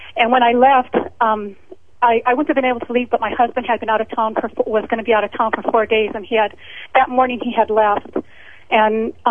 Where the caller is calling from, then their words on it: Minnesota, United States; I'm calling from Minnesota.